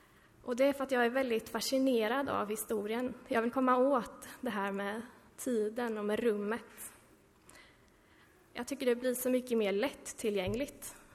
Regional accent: Mullsjö, Jönköping County, Sweden; now in Lund, Sweden; och jag bor i Lund. Jag är uppvuxen i Mullsjö utanför Jönköping. Uppvuxen i Mullsjö missionskyrka.

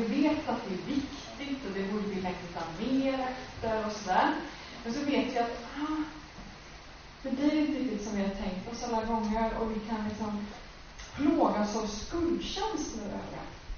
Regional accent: Domsö, Västra Götaland County, Sweden; Jag är uppvuxen på Domsö, Göteborgs södra skärgård. Där är det mest berg och så här vindpinade små träd.

